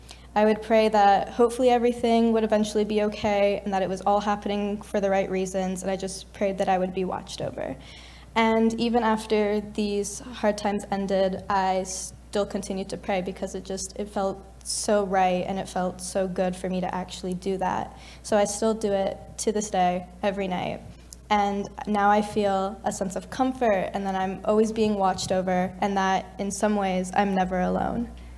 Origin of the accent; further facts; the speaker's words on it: Burlington, Ontario, Canada; I grew up in Burlington with my family, and I moved to Kingston this summer to study sociology and do the law certificate at Queens next year.